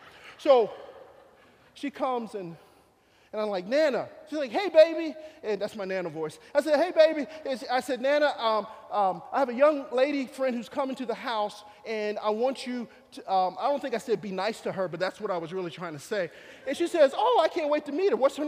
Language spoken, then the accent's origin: English; Philadelphia, Pennsylvania, United States; growing up in North Philly at the time in the 60s, 70s, and 80s